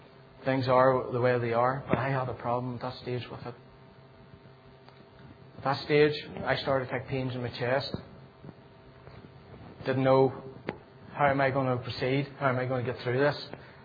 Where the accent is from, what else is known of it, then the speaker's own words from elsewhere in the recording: Northern Ireland, United Kingdom; where I was brought up in South Armagh